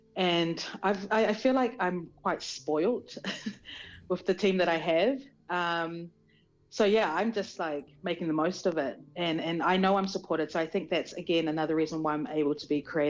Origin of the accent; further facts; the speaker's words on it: Wellington, New Zealand; I'm originally from Wellington, so it's always nice to, you know, see your people.